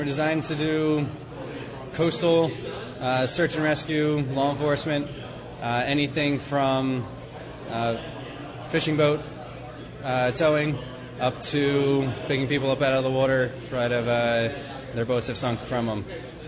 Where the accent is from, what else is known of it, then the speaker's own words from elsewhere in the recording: Philadelphia, Pennsylvania, United States; I'm originally from Philadelphia.